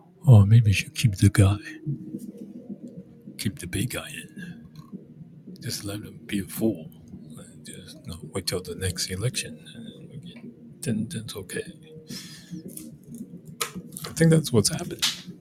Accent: New Jersey, United States; North Jersey, like Bergen County, like where I grew up. Where you from, man? Where you from? I'm from Bergen County.

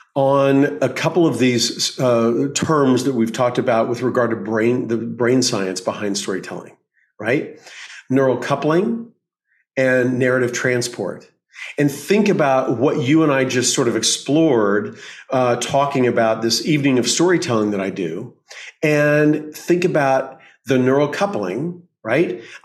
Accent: Oklahoma, United States; also born or lived in California; But the point is that I come back from California. I grew up in Oklahoma

